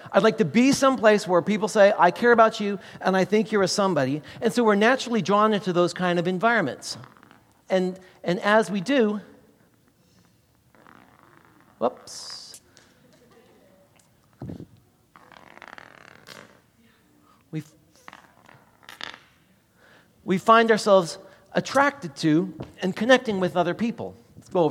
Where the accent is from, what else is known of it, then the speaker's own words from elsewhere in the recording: Nelson, British Columbia, Canada; Nelson, British Columbia is my hometown growing up there.